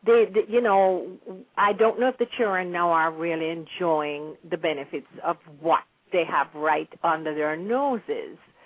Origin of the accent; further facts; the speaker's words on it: Jamaica; bring back memories of what we enjoyed when we were growing up in Jamaica.